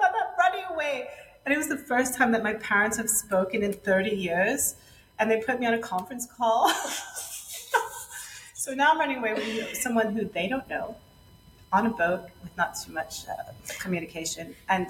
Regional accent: New York City, New York, United States; first language Spanish; English is a second language; I'm from New York City, but my mother's from Puerto Rico. My father's from Ecuador. So I'm my first language is Spanish.

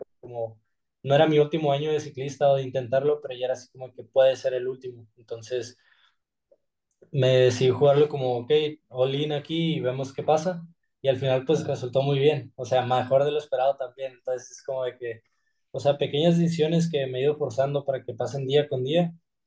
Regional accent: Mexico

